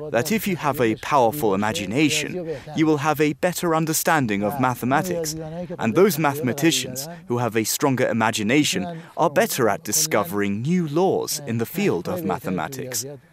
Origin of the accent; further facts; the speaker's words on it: Behshahr, Mazandaran, Iran; I was born in 1972 in the Gorji Mahalla village of the city of Behshahr. I did my high school studies in Behshahr